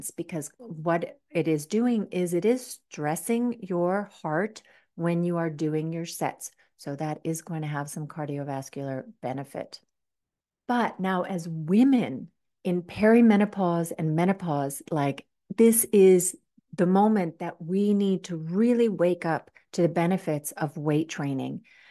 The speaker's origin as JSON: {"language": "English", "country": "United States", "tie": "born or raised there", "said": "For a long time, I remember growing up in the States, there were a lot of ads about the importance of brushing your teeth, right?"}